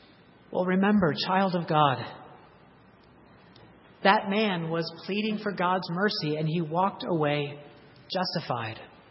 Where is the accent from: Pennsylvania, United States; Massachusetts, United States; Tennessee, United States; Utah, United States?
Massachusetts, United States; born there; I was born in Massachusetts, and I spent a little less than half of my life there.